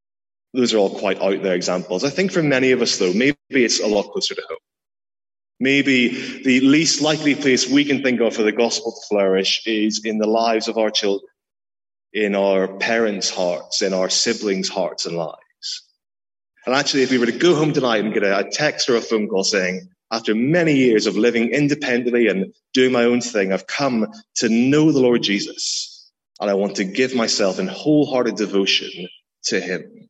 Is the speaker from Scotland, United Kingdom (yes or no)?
yes; St Andrews, Scotland, United Kingdom; Usually if I tell people I'm from St. Andrews, the first question they ask me is, do you play golf?